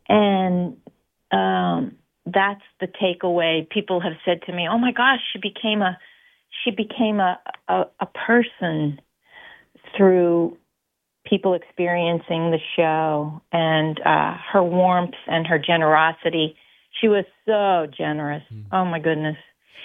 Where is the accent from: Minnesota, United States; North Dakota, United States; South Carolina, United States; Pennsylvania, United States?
Pennsylvania, United States; Upper St. Clair; I grew up in Upper St. Clair in Pittsburgh, and so that song always meant a lot to me.